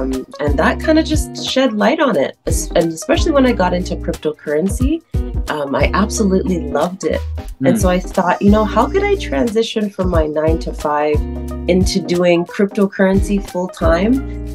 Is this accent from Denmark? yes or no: no; Canada; now in United States; Growing up in Canada, being born and raised here, and coming to the States a lot of the times